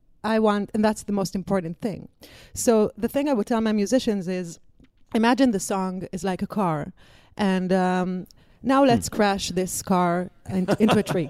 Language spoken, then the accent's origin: English; Israel; English is a second language; I came from Israel.